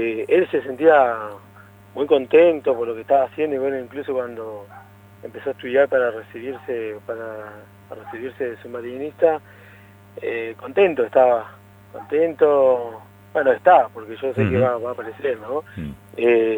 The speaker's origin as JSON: {"language": "Spanish", "town": "Sierra Grande", "region": "Río Negro", "country": "Argentina", "tie": "born or raised there", "also_born_or_lived": "Jujuy", "said": "nosotros somos nacidos allá en Jujuy y pero de muy chico, a la edad de 4 años, Mario y yo de 2 años, nos vinimos para acá, para Río Negro, Sierra Grande, uh-huh, por mi papá, que consiguió trabajo en lo que es la mina de hierro de acá."}